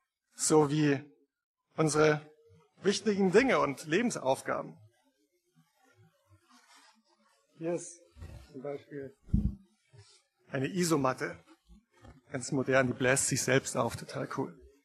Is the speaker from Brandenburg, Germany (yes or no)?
no; Bavaria, Germany; Also ich bin in Bayern aufgewachsen, wir waren viel wandern.